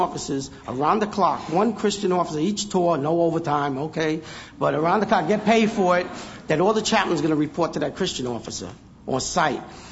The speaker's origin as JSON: {"language": "English", "region": "New York", "country": "United States", "said": "I'm from New York. We're talking quick."}